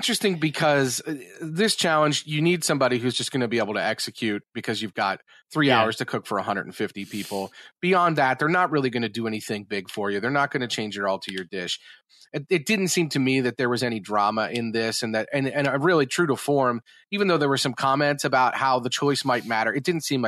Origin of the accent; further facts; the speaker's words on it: Brooklyn, New York, United States; Look, when I was growing up in Brooklyn, it was a huge thing.